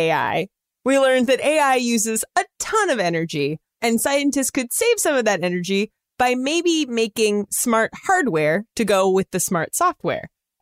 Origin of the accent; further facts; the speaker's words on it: California, United States; I say Colorado. I don't care. I'm from California. I say it that way.